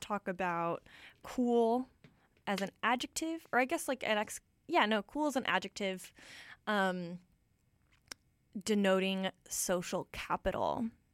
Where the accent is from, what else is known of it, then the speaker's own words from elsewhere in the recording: New York, United States; I think this is funny because I grew up in New York State, and New York City is not the capital of New York State.